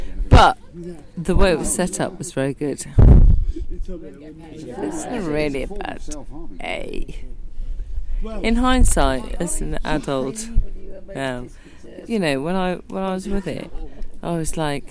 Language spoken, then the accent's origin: English; Salisbury, South West England, United Kingdom; And I grew up in Thatcher's Britain. Yeah. I grew up in Salisbury, which was near Stonehenge.